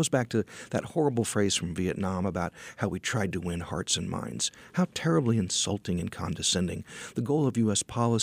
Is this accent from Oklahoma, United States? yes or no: yes; Oklahoma City, Oklahoma, United States; I say, my hometown of Oklahoma City really set the standard for how you should respond to a terrorist attack.